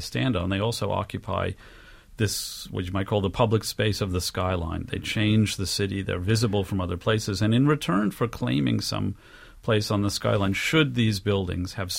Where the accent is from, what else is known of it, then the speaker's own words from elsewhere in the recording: New York, United States; I'd like to say I grew up in Jane Jacobs' neighborhood.